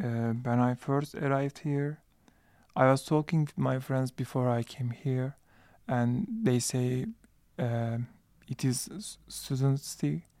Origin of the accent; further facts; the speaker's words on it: Istanbul, Turkey; English is a second language; now in Jena, Germany; I'm 25 years old. I'm from Istanbul, Turkey.